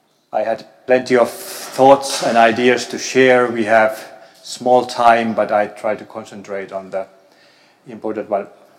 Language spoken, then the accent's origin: English; Finland; I come from Finland. I'm an ENT doctor, professor of otolaryngology at the Helsinki University